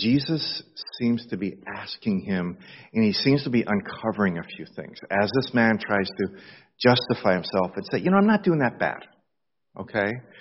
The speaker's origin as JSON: {"language": "English", "town": "Chicago", "region": "Illinois", "country": "United States", "tie": "born or raised there", "also_born_or_lived": "Europe", "moved": "yes", "said": "I was a missionary. I grew up in the Chicago area, and I lived in Europe for 20 years."}